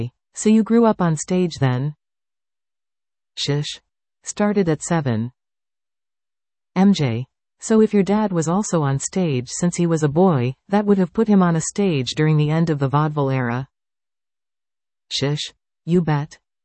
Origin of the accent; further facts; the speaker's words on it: England, United Kingdom; moved away; also born or lived in Ottawa, Canada / British Columbia, Canada; I was born in Ottawa and I was brought to BC when I was one. When I was four, I was taken to England to be with my parents while they were traveling. And I ended up going to school in Britain.